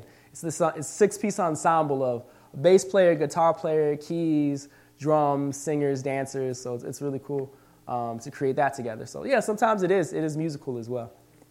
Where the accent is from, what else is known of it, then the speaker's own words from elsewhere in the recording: Minot, North Dakota, United States; So I grew up in Minot, North Dakota, where my family was stationed at the Air Force Base out there.